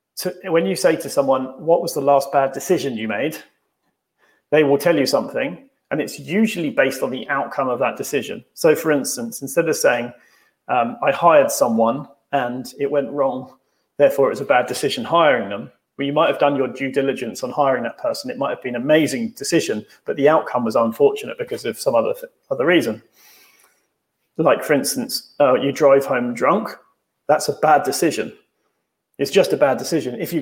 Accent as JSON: {"language": "English", "country": "United Kingdom", "said": "we have an S because we're British, not a Z."}